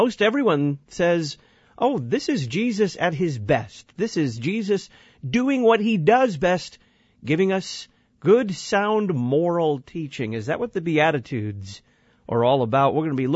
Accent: the South, United States; also born or lived in Midwest; When I was growing up, of course, I grew up in the South, gambling was illegal.

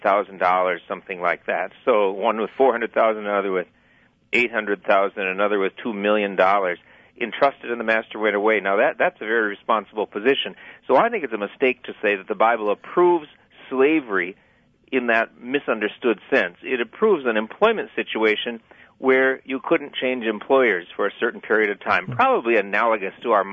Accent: Eau Claire, Wisconsin, United States; I grew up in Eau Claire, so I know something about Wisconsin.

